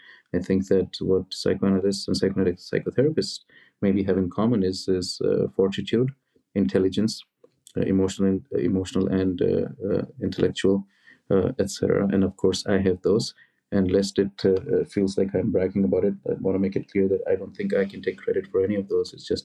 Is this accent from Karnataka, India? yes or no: no; New Delhi, Delhi, India; New Delhi, India, the capital city.